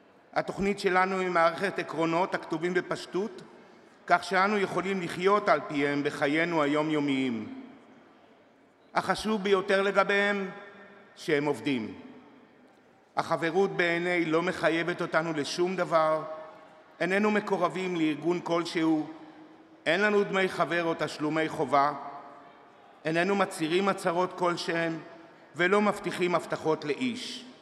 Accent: Israel; English is a second language; I'm an addict and I'm from Israel.

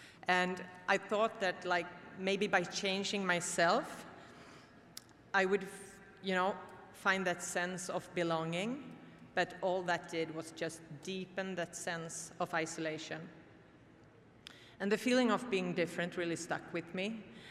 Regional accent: Sweden; first language Swedish; English is a second language; since I'm from Sweden, I guess you already understood, like, usually I don't speak English, I speak Swedish, and usually I share in Swedish, but I will do it in English tonight

